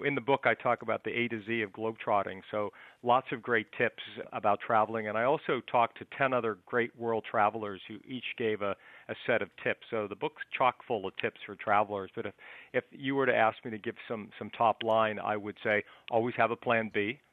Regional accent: Pittsburgh, Pennsylvania, United States; born and raised in Pittsburgh, went to Pitt and graduated and then moved to New York to be in the publishing industry.

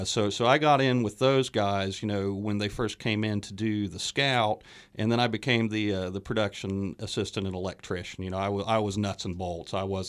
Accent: Beckley, West Virginia, United States; I am from West Virginia, and actually metal recycling is a second career for me. I spent a number of years in television. I grew up in Beckley

